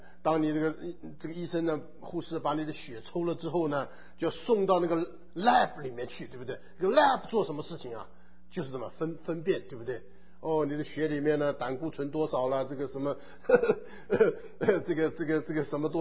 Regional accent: China; 我们中国人喜欢这个东西的

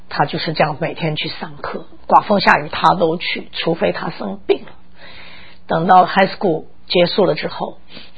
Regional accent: Taiwan; also born or lived in China; now in United States; 因为我是台湾来的，我在中国大陆出生的

